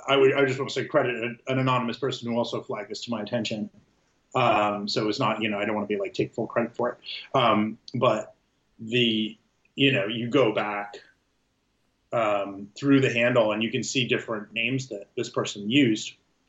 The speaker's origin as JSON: {"language": "English", "region": "New York", "country": "United States", "said": "I went to all boys Catholic school in Long Island, but like, you know, I mean, you know, I'm a New Yorker first and foremost."}